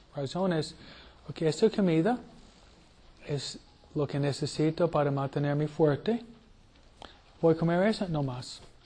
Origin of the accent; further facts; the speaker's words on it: New York, United States; él viene de Tennessee, yo vengo de Nueva York.